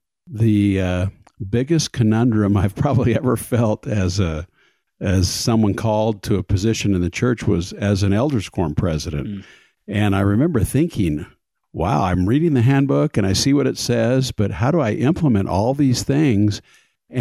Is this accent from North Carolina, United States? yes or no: no; Bakersfield, California, United States; I'm from Bakersfield, California, and I grew up in a family that was actually not very active